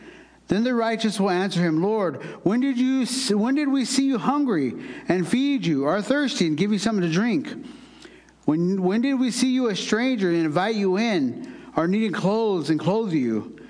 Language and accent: English; Oklahoma, United States; As they say in my language, I am from Oklahoma, and I'm a Choctaw from Oklahoma. That's my tribe.